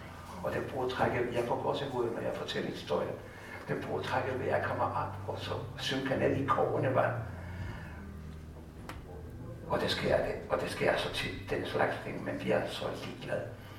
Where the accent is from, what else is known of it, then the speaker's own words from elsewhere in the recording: Santiago, Santiago Metropolitan Region, Chile; Danish is a second language; now in Denmark; Jeg boede i Santiago, et hovedsted